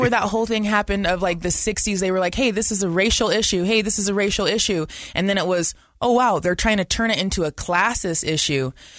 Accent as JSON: {"language": "English", "town": "West Valley", "region": "Utah", "country": "United States", "tie": "born or raised there", "said": "I grew up in West Valley."}